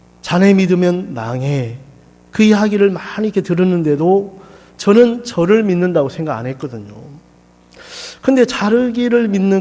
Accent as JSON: {"language": "Korean", "town": "Taebaek", "region": "Gangwon", "country": "South Korea", "said": "저는 여러분 아까 소개했지만 태백에서 왔습니다. 여러분 태백 아시죠?"}